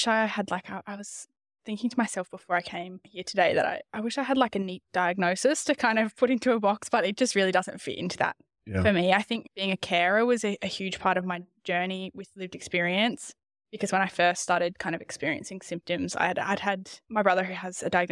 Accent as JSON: {"language": "English", "town": "Yeppoon", "region": "Queensland", "country": "Australia", "tie": "born or raised there", "also_born_or_lived": "Rockhampton", "said": "It's called Yeppoon. It's a small town I was raised in central Queensland, land of Drumble country up there. So I was born in Rockhampton, raised in Yeppoon my whole life."}